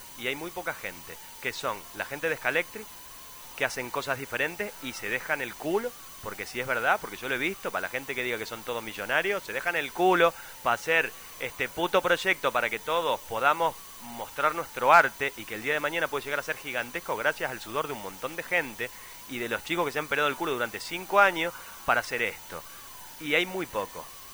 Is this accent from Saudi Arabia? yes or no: yes; Saudi Arabia; Spanish is a second language; Pues soy extranjero, ¿eh? Soy de Arabia Saudita.